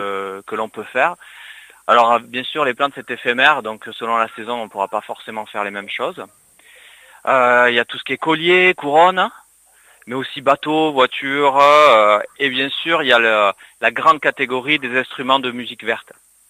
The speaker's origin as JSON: {"language": "French", "town": "Gruissan", "region": "Occitanie", "country": "France", "tie": "born or raised there", "said": "Je suis natif de Grissan et c'est vrai que j'aime parcourir les collines, les bords d'étang pour faire découvrir notre territoire."}